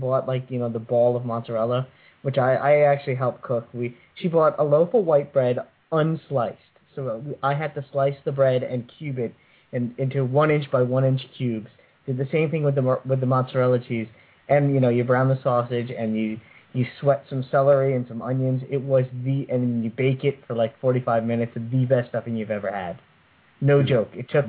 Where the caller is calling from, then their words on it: Massapequa, New York, United States; I am here from Massapequa.